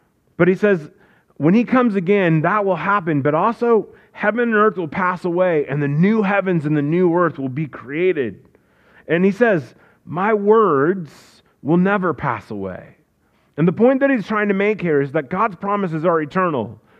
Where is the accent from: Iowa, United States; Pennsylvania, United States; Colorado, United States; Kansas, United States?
Iowa, United States; moved away; I grew up in Iowa, and I remember staying at my sister's house